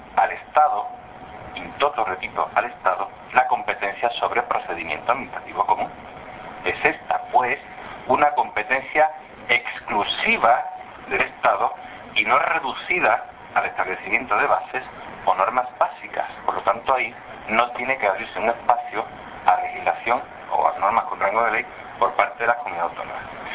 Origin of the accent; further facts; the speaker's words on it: Seville, Andalusia, Spain; Y como soy sevillano